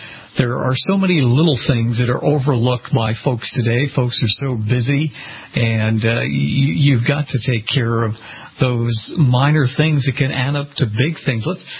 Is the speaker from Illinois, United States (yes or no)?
no; Massachusetts, United States; I'm from Massachusetts.